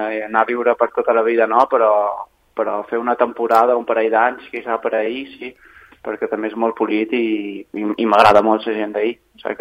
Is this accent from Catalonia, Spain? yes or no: no; Formentera, Balearic Islands, Spain